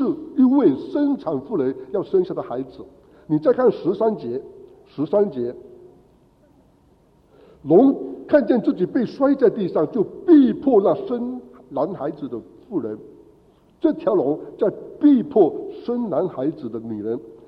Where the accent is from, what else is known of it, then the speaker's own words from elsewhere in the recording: China; 我们中国人所说的龙是一条怎么样的龙呢？